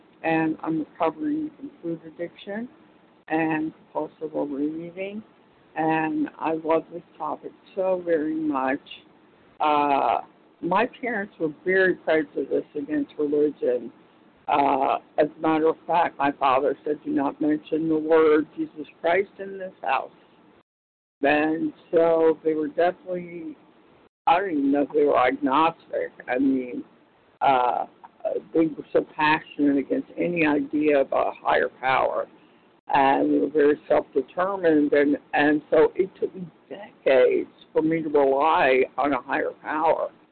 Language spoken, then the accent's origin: English; Florida, United States; I'm from Florida.